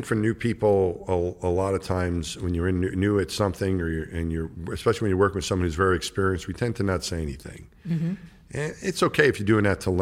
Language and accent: English; New York, United States; And I grew up in New York.